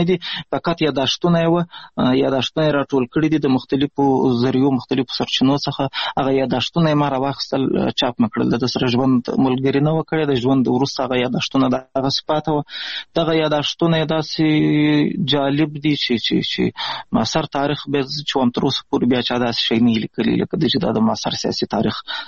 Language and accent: Pashto; Pishin, Balochistan, Pakistan; also born or lived in Ghazni; زه خو اصلا د افغانستان د غزنی ولایت اوسېدونکی یم. د مهاجرت شپې ورځې په پاکستان کې تیروم، په پاکستان کې زیږیدلی یم. د کوټې سره نږدې پښین ښار ګوټې ورته وایي، په دې پښین ښار کې اوسېږم.